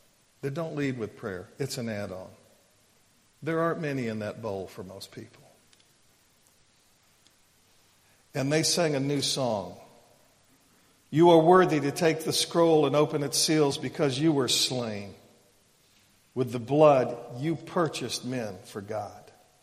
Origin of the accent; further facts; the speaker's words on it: Texas, United States; And, you know, I'm from Texas. We've got a saying down there.